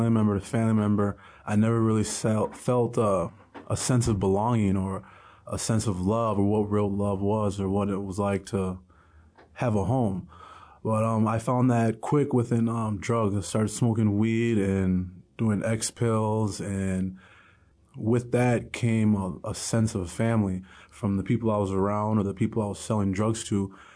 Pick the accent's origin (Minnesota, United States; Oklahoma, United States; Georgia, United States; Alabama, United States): Minnesota, United States; Minneapolis; And growing up in South Minneapolis in the 90s, it was, my family was filled with drugs and violence and gangbanging and the whole dope lifestyle.